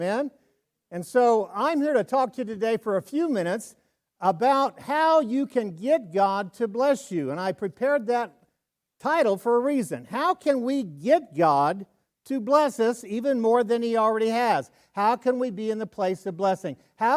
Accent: Kansas, United States; But I'm born and raised in Kansas.

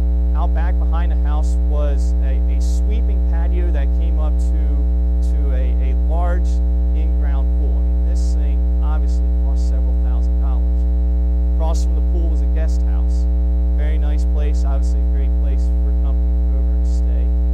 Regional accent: Hershey, Pennsylvania, United States; Growing up in Hershey, Pennsylvania, I lived in an area where there was a Hershey Medical Center.

